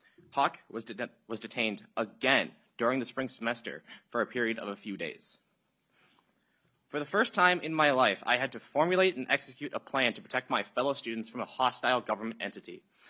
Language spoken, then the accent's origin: English; White Bear Lake, Minnesota, United States; now in Mankato, United States; I'm a sophomore at Minnesota State Mankato. I'm originally from White Bear Lake